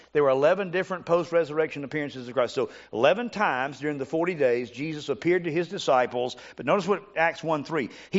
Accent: United States; Now, I'm an American. I love my country.

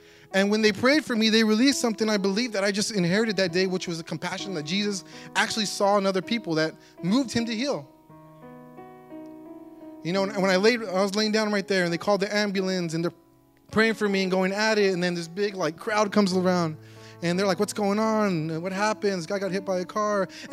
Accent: San Antonio, Texas, United States; Like I said, I'm from San Antonio, Texas.

